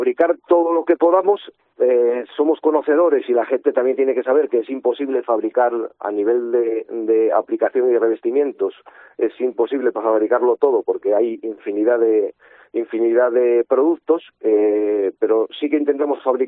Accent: Asturias, Spain; como buenos asturianos que somos, pues somos gente cercana

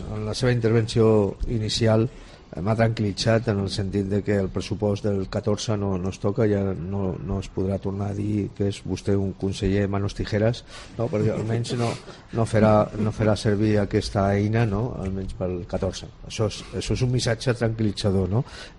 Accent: Catalonia, Spain; diguéssim, els brasilenys i els catalans, malgrat que parlem els catalans més idiomes, ja està.

